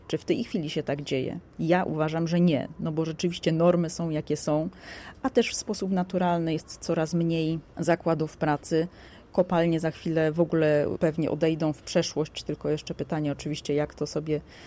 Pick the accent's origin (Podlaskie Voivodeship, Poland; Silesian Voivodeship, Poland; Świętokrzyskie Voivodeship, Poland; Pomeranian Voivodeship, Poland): Silesian Voivodeship, Poland; Chorzów; Ja zresztą mieszkałam, urodziłam się na takim dużym osiedlu, które do parku było przez ulicę. Już było w Chorzowie